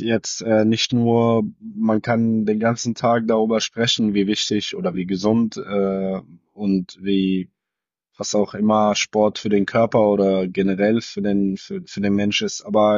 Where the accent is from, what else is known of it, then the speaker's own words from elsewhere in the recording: Syria; Also ich meine, ich komme selber aus Syrien